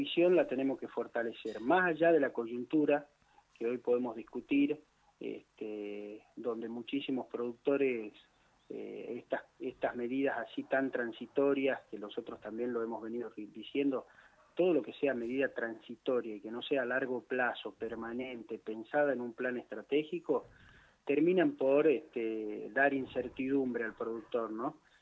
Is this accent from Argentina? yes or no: yes; Salta, Argentina; cada uno de nosotros como argentinos, ¿no? Y como salteños